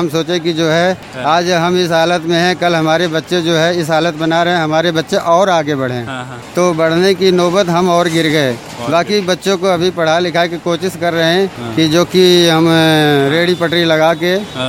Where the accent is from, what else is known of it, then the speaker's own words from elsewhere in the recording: Azamgarh, Uttar Pradesh, India; moved away as an adult; now in Delhi, India; आजमगढ़ के हैं।